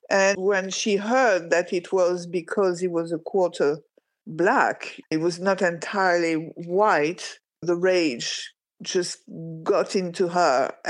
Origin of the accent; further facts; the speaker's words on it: Algiers, Algiers Province, Algeria; I grew up in Algiers, and it was the Mecca of the Third World.